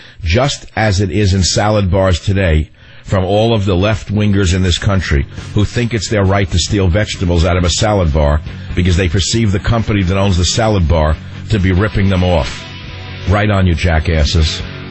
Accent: Bronx, New York, United States; But where I grew up in the Bronx, I never saw a golf club in the back of anyone's car.

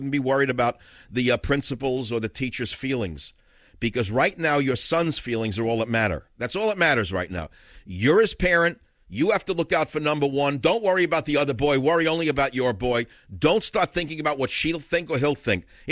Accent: San Francisco, California, United States; who was raking in the cash yesterday in my hometown of San Francisco.

